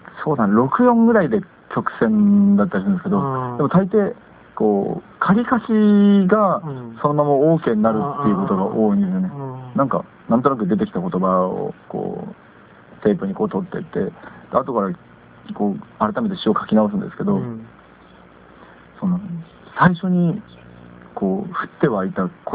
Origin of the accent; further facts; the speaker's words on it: Hakodate, Hokkaido, Japan; ちょうど、なんか、地元の函館に帰って